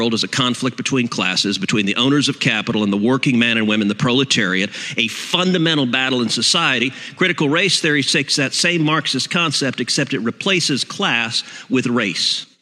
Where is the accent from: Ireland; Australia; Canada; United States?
United States; As a Christian and as an American, I love my brothers and sister